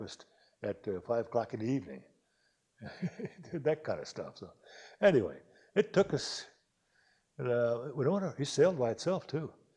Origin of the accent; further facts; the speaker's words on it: Easton, United States; And I lived, my hometown, Easton